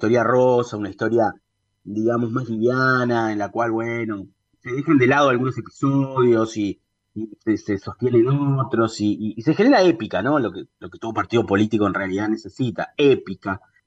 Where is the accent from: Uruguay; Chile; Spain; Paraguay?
Uruguay; los uruguayos somos más canarios de lo que pensamos